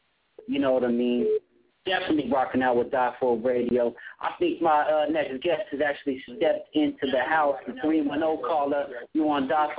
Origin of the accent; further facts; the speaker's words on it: Riverside, California, United States; Now, I'm Cali born and bred. I grew up on Riverside. I was there for, 20-something years